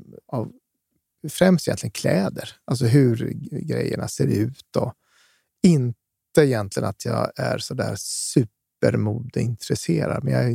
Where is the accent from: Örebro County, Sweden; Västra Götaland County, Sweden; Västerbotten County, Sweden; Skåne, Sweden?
Västerbotten County, Sweden; Skellefteå; jag växte upp i Skellefteå